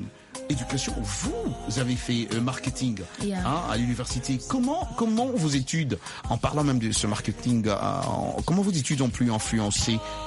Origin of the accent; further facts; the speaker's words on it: DR Congo; Je suis congolais d'origine.